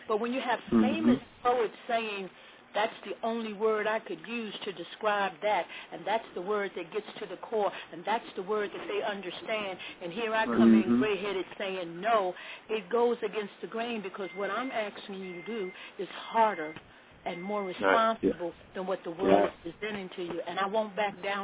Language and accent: English; New York City, New York, United States; 'cause, you know, I come from Harlem, and, you know, it wasn't about being scared of nothing